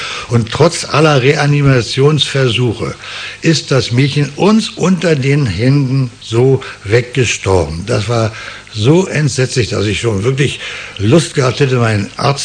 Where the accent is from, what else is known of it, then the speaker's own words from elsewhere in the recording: Berlin, Germany; Als Berliner ist man ja auch meistens anpassungsfähig, nicht? Und ich habe dann auch relativ schnell ein bisschen Plattdeutsch gelernt.